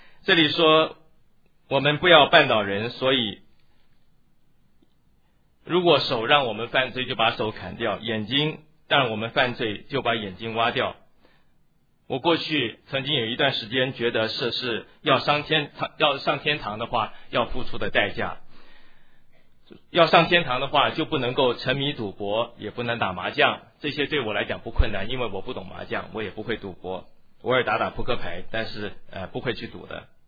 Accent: China

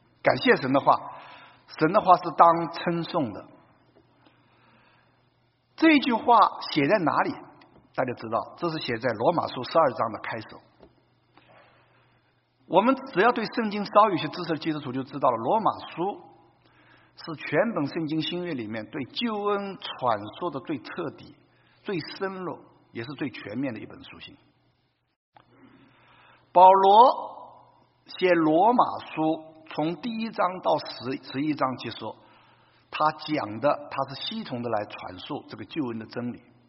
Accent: China; 尤其我从大陆来的

